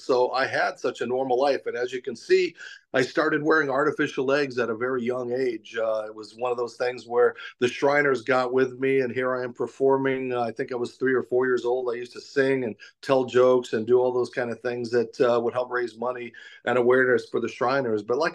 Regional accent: Whitman, Arizona, United States; And this is the house that I grew up in Whitman, Arizona, just outside of Wickenburg. It was a one-room house.

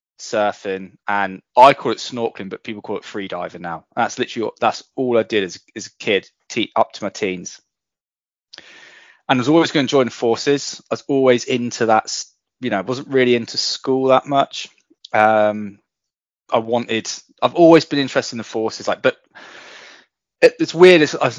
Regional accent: Looe, South West England, United Kingdom; Well, I grew up in Cornwall. So I grew up in Cornwall on the sea, in a town called Loo.

